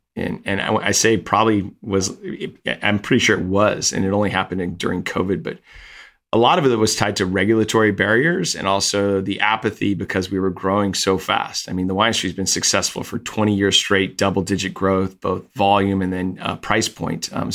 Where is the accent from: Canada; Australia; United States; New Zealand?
United States; Napa, California; Actually, I grew up in Napa. I wanted to get out of here as fast as possible.